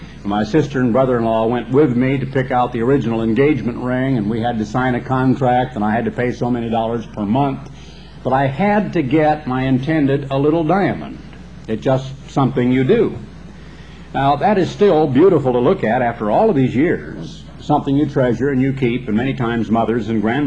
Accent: Oregon, United States; When I grew up in Oregon, my uncle, living with … I have a fascinating film.

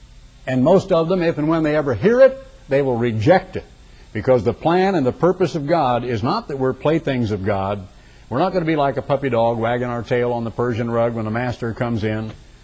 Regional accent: United States; Just because I'm an American, and just because sometimes my Americanism and my patriotism sort of fights with my spirituality and Christianity

